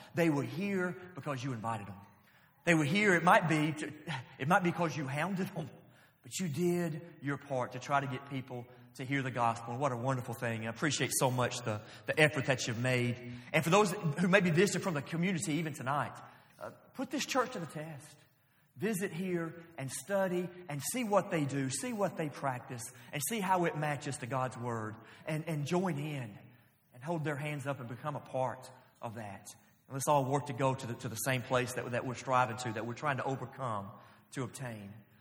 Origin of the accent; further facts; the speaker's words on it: Florence, United States; I was scheduled several months ago to preach in Florence this coming, this Sunday night. My hometown, where my mom and dad are.